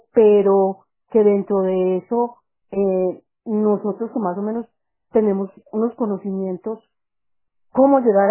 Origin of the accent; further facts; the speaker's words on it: Itagüí, Antioquia, Colombia; Yo soy colombiana, de Antioquia, Itagüí, municipio de Itagüí.